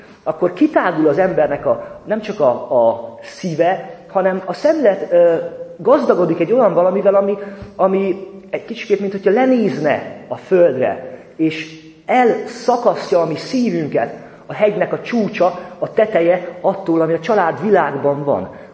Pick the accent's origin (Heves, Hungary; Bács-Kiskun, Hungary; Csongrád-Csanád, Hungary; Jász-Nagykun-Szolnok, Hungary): Csongrád-Csanád, Hungary; Szeged; born there; Én alföldi gyermek vagyok, Szegeden születtem, folyamatosan hordozom lelkemnek azt a meghatározottságát, a jellegzetességét, ami az alföldi embereknek a sajátja, a kicsit talán búskomosságra való hajlamot